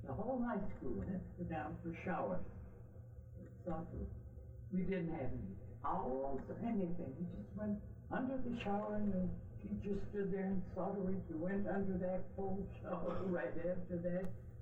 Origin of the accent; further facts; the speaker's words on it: Michigan, United States; Yeah, it was very pleasant growing up in the Copper Country. It really was.